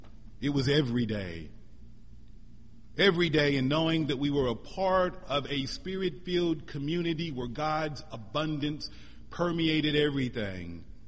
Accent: Missouri, United States; I remember experiencing that abundance as a teenager growing up in Missouri.

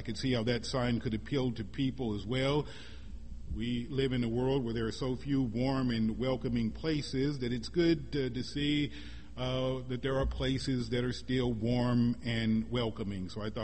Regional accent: the Ozarks, United States; accent: Ozark; In those days I still had a very much pronounced Ozarkian twang. And she recognized it because she was from the same region that I was from

